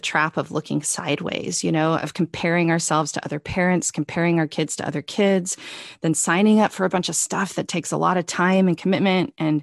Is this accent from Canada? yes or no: no; Washington, United States; I grew up in Washington State. It was a great place to grow up, middle of five kids.